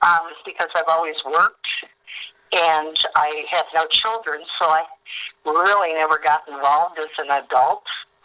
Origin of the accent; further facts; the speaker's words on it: Indianapolis, Indiana, United States; I grew up at 42nd and Ruckel.